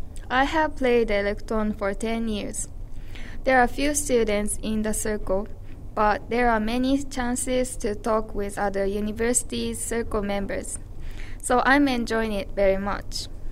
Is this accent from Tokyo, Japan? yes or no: yes; Ome, Tokyo, Japan; English is a second language; I was born and brought up in Ome. Ome is in Tokyo, but most people think that Tokyo is urban. But Ome is rural, so many people don't know where it is.